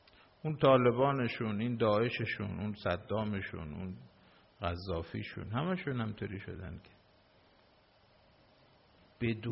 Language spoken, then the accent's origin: Persian; Iran; فهمیدن ما ایرانی هستیم